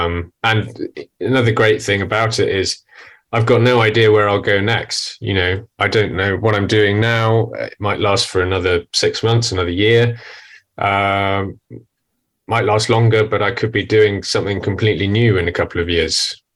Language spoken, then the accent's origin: English; United Kingdom; So I'm British cartoonist, and I've been working as a professional cartoonist for 12 years now in the UK.